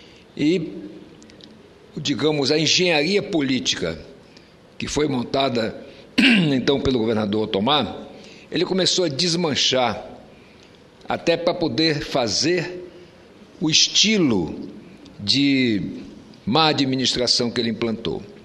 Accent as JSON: {"language": "Portuguese", "region": "Roraima", "country": "Brazil", "said": "eu como roraimense, como homem nascido lá no estado, como homem que tenho tudo que tenho no estado de Roraima"}